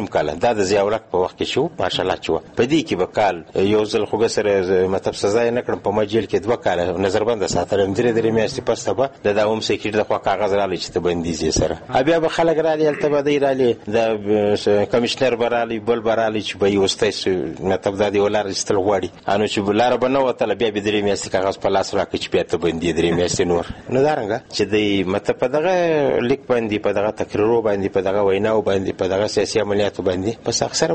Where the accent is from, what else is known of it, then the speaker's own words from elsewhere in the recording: Quetta, Balochistan, Pakistan; also born or lived in Karachi; زه په خپل په کوټه کې پیدا سوم چې او دلته په کوټه کې ما سبق ویل تر څور لسمه پوری ما دلته سبق ویل